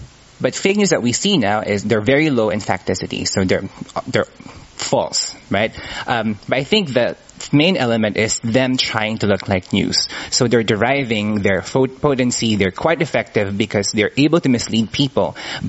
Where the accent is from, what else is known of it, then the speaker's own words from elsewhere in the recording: Philippines; also born or lived in United States; now in Singapore; the top one, I think, was Philippines, which is my home country. And I'm working in Singapore now. And the third country is the U.S., where I did my PhD